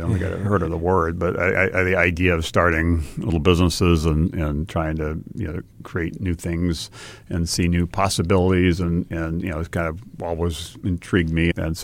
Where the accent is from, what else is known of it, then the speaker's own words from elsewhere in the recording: Hawaii, United States; And I'd say I grew up in Hawaii, and Hawaii, like many parts of the country, is a wonderful place